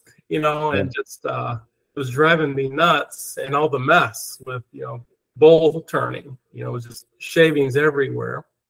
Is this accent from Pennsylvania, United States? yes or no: no; Illinois, United States; Well, I grew up here in Northern Illinois, and you know, most of my life, you know, around here.